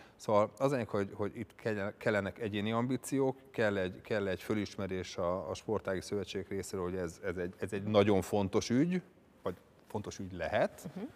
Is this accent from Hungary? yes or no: yes; Hungary; én ugye magyar ember vagyok